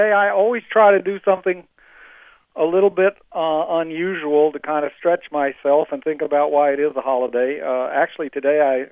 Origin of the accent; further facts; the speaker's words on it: the South, United States; when I was a teenager growing up in the South in the 50s and 60s